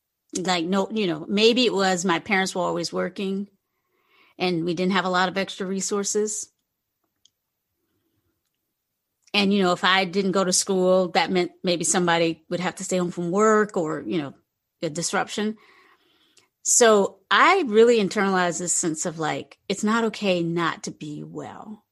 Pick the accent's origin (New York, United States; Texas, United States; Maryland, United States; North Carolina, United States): North Carolina, United States; also born or lived in Virginia; now in San Francisco, United States; So some of you know I've come from the South. I live in San Francisco now, but I come from North Carolina and Virginia.